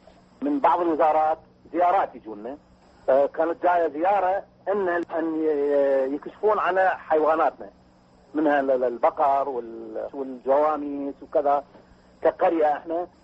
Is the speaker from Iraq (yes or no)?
yes; Baghdad, Baghdad Governorate, Iraq; born there; أنا مولود ببغداد يعني بالكرادة الشرقية وأجيد هذه اللهجة الجميلة الجنوبية.